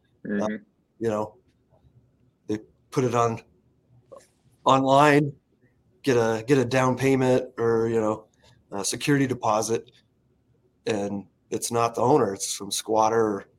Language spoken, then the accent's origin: English; United States; I was like, I'm an American. I need to go to New York City and actually see it in person.